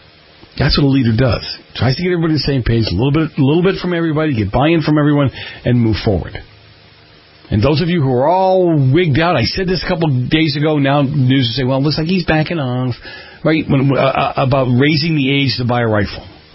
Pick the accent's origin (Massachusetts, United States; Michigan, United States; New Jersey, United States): Massachusetts, United States; Boston; I grew up in Boston. I would say that we're the first toughest people, but I don't want to start a riot.